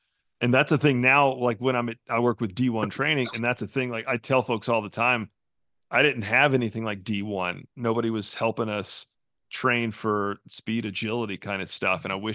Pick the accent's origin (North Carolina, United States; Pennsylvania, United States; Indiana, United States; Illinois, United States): North Carolina, United States; So the school where I grew up playing in North Carolina, my sophomore year of high school, I scored 16 goals and then moved to Maryville.